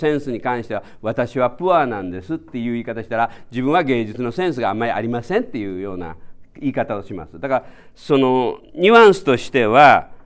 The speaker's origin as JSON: {"language": "Japanese", "region": "Kansai", "country": "Japan", "said": "まあ僕は関西出身なので"}